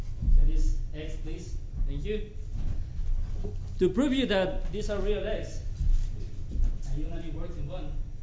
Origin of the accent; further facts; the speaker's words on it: Bolivia; accent: Bolivian; English is a second language; First of all, put a lot of attention, you know, to my Bolivian accent.